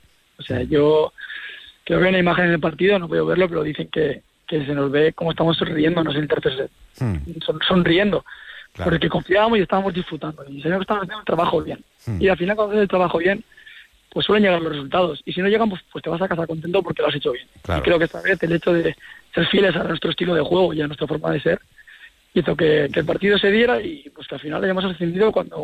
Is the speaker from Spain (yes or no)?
yes; Teruel, Aragon, Spain; yo soy un jugador que soy de Teruel, y al igual que mi hermano